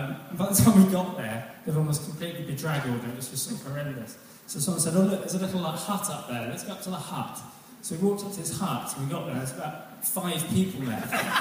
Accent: Aylesbury, South East England, United Kingdom; born there; And I was born in Aylesbury Hospital in 1976.

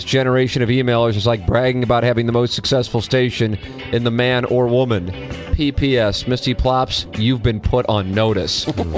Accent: Ireland; As an Irish guy, you don't do that.

